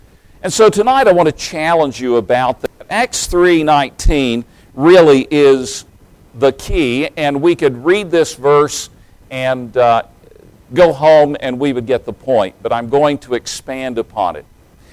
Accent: Tennessee, United States; accent: Southern; I grew up in East Tennessee, and when I went to Bible college, I had a very, very, very strong Southern accent.

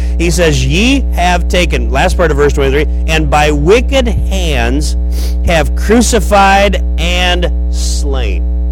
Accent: Nebraska, United States; You folks are in the Bible Belt. I'm from Nebraska. We're not in the Bible Belt.

